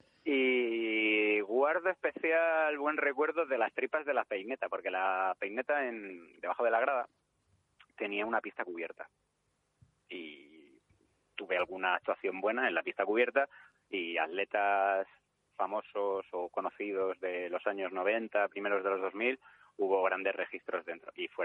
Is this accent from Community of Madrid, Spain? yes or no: yes; Móstoles, Community of Madrid, Spain; Soy de Móstoles.